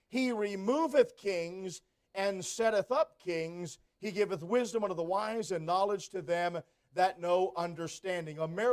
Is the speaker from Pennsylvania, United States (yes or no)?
yes; Pennsylvania, United States; I would not have normally gone to Wisconsin. I didn't know much about it. I was from Pennsylvania, like your pastor and his wife.